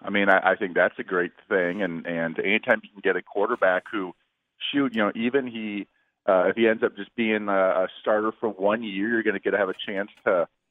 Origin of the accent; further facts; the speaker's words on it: Midwest, United States; I'm from the Midwest, and it's nice to be able to raise my kids fairly close to the relatives.